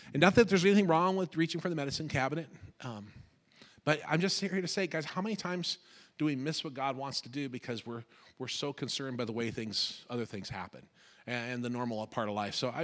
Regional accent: South Dakota, United States; I'd never been out of South Dakota before. I was born and raised in South Dakota.

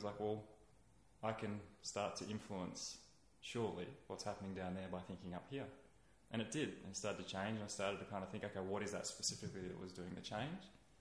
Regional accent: Canberra, Australian Capital Territory, Australia; And then growing up in Canberra, going out into the fire trails, I still love going back there.

